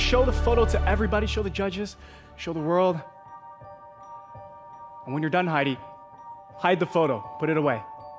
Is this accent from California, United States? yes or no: yes; Los Angeles, California, United States; I'm from Los Angeles.